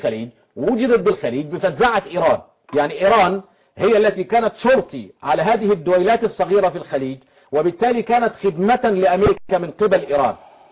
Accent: Egypt; وانا كمصري

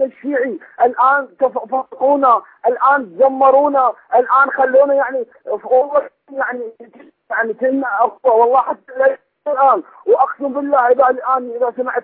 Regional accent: Karbala, Karbala Governorate, Iraq; وانا من كربلاء اقسم بالله شيعي ابن شيعي.

